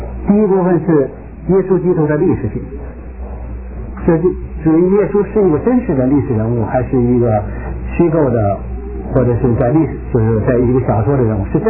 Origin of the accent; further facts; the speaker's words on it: China; 你比如说我们都是来自中国